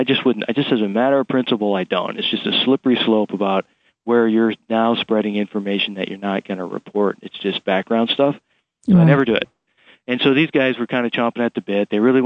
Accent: Billings, Montana, United States; I was raised in Billings, Montana. And I went to Billings Senior High.

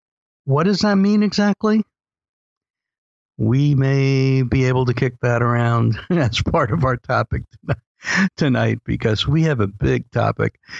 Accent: New York City, New York, United States; I almost said growing up in New York City. Clearly, I haven't grown up, but I was much younger then in New York City, in Brooklyn.

